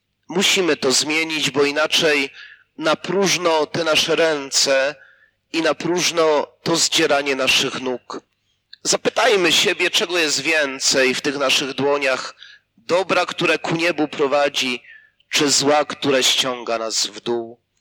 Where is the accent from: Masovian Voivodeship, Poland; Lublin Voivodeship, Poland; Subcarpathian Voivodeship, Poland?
Subcarpathian Voivodeship, Poland; Łańcut; W mojej wiosce, z której pochodzę, pod Łańcutem, było wydarzenie małżonkobójstwa.